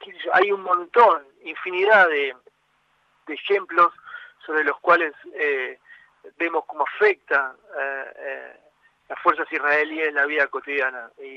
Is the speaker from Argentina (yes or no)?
yes; Argentina; Nosotros como argentinos tenemos la suerte de haber tenido a Maradona y haberlo tenido a Messi